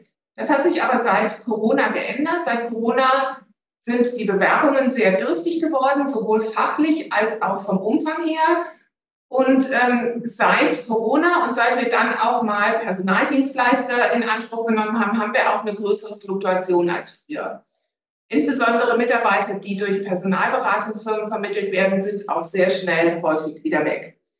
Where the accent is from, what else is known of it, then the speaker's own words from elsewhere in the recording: Cologne, North Rhine-Westphalia, Germany; moved away as an adult; now in Augsburg, Germany; Ursprünglich komme ich aus Köln, habe, denke ich, noch so ein bisschen mehr die rheinische Frohnatur bewahrt und bin aber seit Beginn des Studiums 1986 in Augsburg, bin verheiratet und habe 3 Töchter.